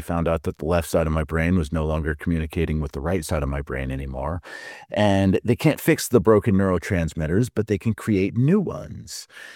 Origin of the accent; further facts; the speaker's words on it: Glenwood Springs, Colorado, United States; I grew up in Glenwood Springs, and so the outdoors have always been a big part of my life.